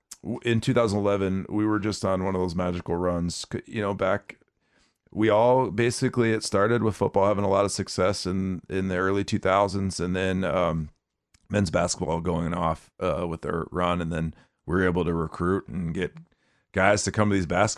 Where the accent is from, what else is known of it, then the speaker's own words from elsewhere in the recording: Iowa, United States; And I grew up in Iowa, and they still have summer high school baseball in Iowa.